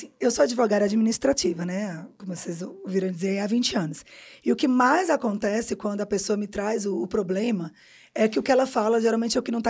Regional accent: Northeast Region, Brazil; Bom, eu sou nordestina, né?

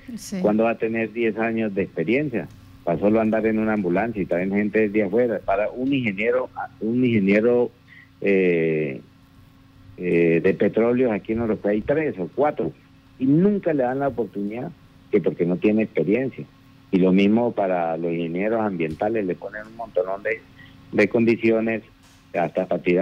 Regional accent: Orocué, Casanare, Colombia; Ese es el mensaje que tenemos nosotros como llaneros y como orocueños

